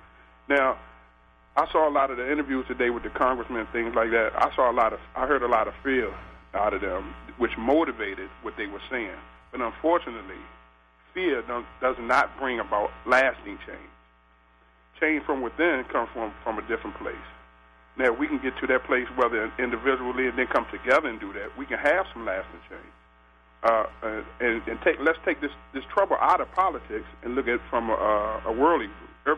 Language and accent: English; Alexandria, Virginia, United States; I grew up in Alexandria, so this is a sad day for me.